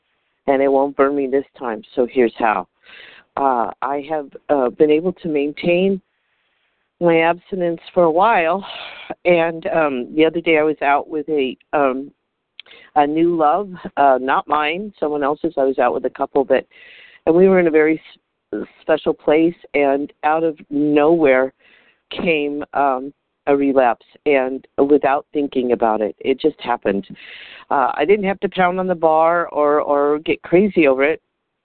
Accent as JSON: {"language": "English", "region": "California", "country": "United States", "said": "I'm from California"}